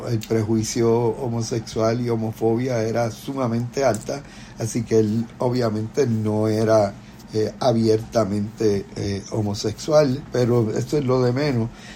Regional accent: Puerto Rico; Y uno como latino, uno como minoría, que somos los puertorriqueños

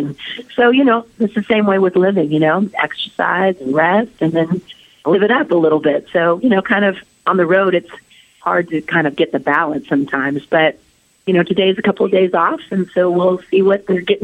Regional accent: Anaheim, California, United States; So, and Anaheim, my hometown.

